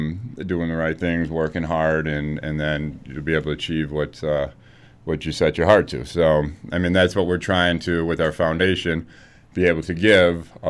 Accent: Amherst, United States; Yeah, I mean, growing up, we grew up in Amherst. We were fortunate.

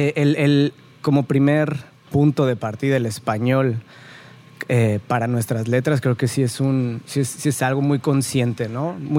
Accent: Mexico; nos aprovechamos también de la exotización, ¿no?, de nuestra banda, siendo mexicanos

